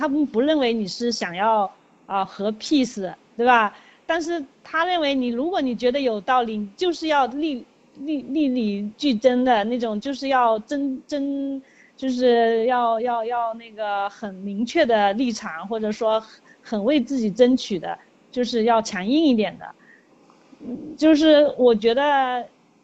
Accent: China; 比如说像我们中国人嘛，我们都是比较保守

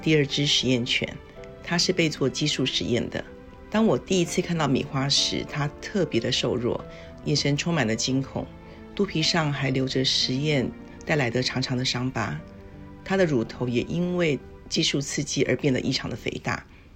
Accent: Shanghai, China; 我来自上海。

